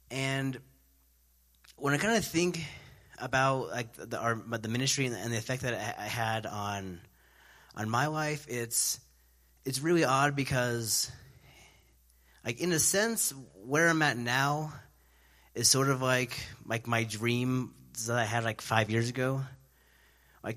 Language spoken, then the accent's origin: English; Denver, Colorado, United States; I'm from Denver